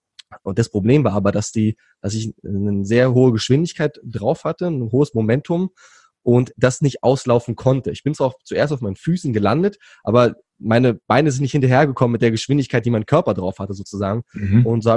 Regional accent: Berlin, Germany; also born or lived in Thailand; ich auch eine Zeit lang in Thailand gelebt habe, beziehungsweise eine lange Zeit lang in Thailand gelebt habe zwischendurch und auch ein bisschen die Welt bereist habe. Aber ich komme aus Berlin und aktuell auch in Berlin.

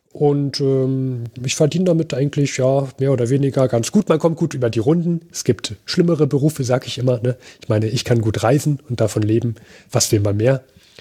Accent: Dornheim, Germany; born there; Ich bin hier in Dornheim geboren.

